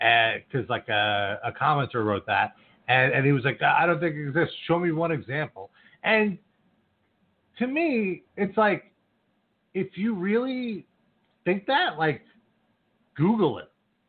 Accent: United States; I wasn't born in Russia. So, I'm American. I'm really, like, first-generation American.

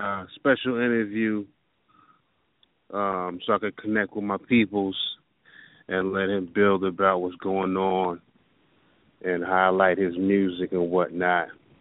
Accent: White Plains, New York, United States; what we experienced as artists growing up in Westchester, White Plains

